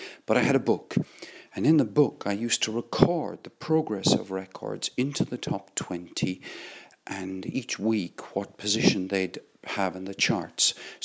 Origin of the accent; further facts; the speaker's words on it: Limerick, Munster, Ireland; I was growing up in Limerick in Ireland.